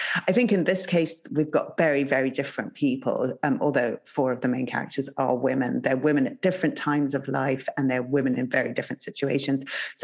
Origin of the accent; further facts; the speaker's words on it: Zimbabwe; where I come from, which is in Southern Africa. I grew up in Zimbabwe